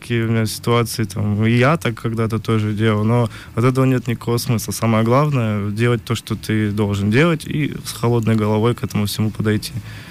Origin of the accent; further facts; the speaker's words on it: Alapayevsk, Sverdlovsk Oblast, Russia; Начинал заниматься волейболом в Свердловской области, город Алапаевск, откуда я родом.